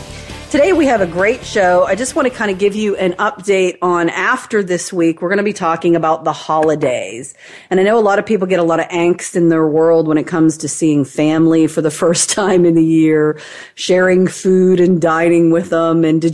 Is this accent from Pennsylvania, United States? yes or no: yes; Pittsburgh, Pennsylvania, United States; But growing up in Pittsburgh, I guess I kind of learned that water was supposed to have a taste.